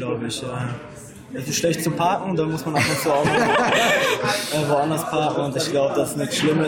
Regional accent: Dortmund, North Rhine-Westphalia, Germany; natürlich habe ich auch ein paar Sprüche rausgehauen als Dortmunder

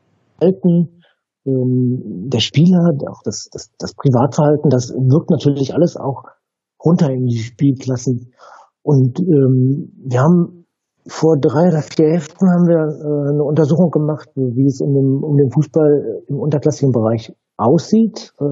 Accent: Dortmund, North Rhine-Westphalia, Germany; ich bin in Dortmund groß geworden

